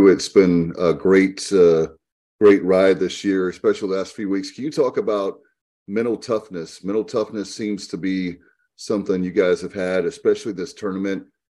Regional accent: Bear Grass, North Carolina, United States; Beargrass has population 100, okay? And I'm not making, I'm from Martin, Beargrass

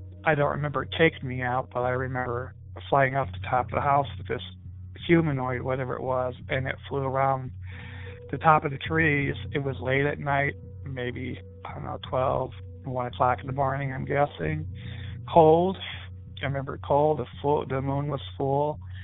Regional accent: Fort Wayne, Indiana, United States; I'm from Fort Wayne, Indiana.

